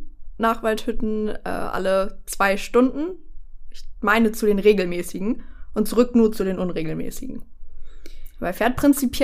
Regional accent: Schülp, Schleswig-Holstein, Germany; Ich komme aus dem schönen Dörfchen Schülp bei Nordhof. Ja, nettes Dörfchen.

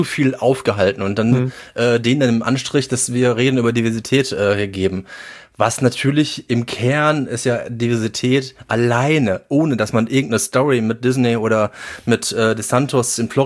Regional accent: Gelsenkirchen, North Rhine-Westphalia, Germany; ich komme aus Gelsenkirchen Bismarck

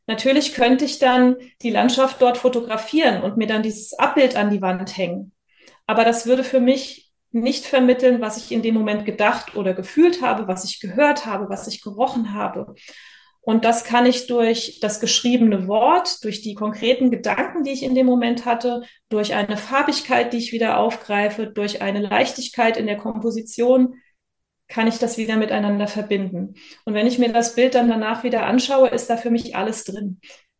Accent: Bad Kreuznach, Rhineland-Palatinate, Germany; also born or lived in United States; In Bad Kreuznach, das ist in Rheinland-Pfalz, in der Nähe von Mainz.

